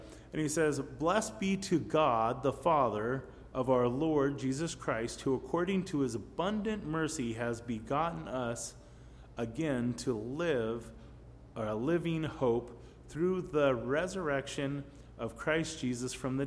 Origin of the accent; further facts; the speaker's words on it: Missouri, United States; born there; I know I was born in Missouri. I think their logo is Show Me State, right?